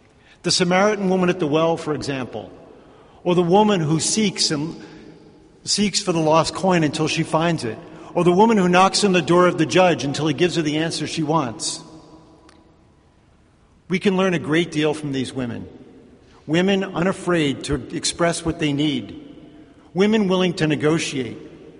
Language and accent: English; New York City, New York, United States; Now, I grew up in New York City, where putting people down is sort of a local custom.